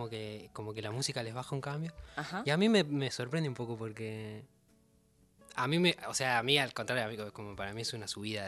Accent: San Salvador de Jujuy, Jujuy, Argentina; also born or lived in Córdoba; Sí, viví ahí. Viví como en varios lugares de Jujuy. Viví en Córdoba, después me mudé a Córdoba.

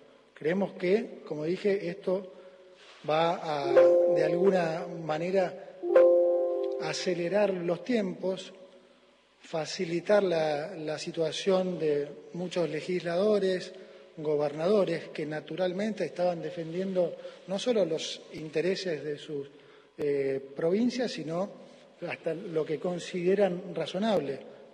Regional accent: Argentina; como argentino quiero que pase

